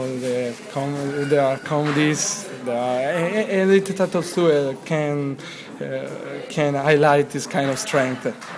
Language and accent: English; Italy; English is a second language; I'm from Italy, and I'm coming to the festival